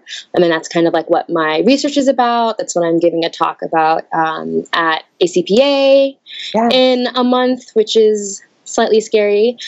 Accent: New Jersey, United States; when I tell people I'm from New Jersey, they go, "Oh

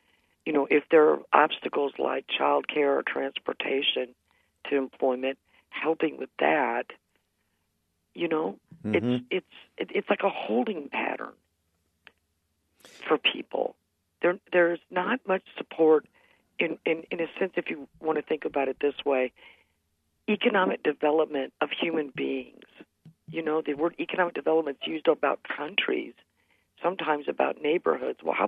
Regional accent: Texas, United States; now in Minnesota, United States; I'm originally from Texas where, you know, it's pretty much, you know, sink or swim on your own.

